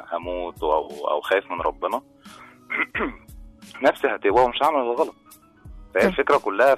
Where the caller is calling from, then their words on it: Suez, Suez Governorate, Egypt; من السويس.